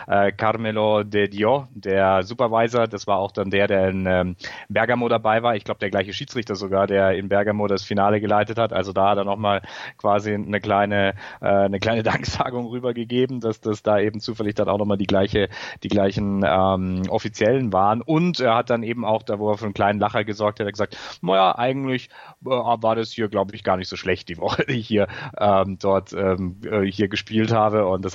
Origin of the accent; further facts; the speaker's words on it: Bavaria, Germany; ich komme aus Bayern.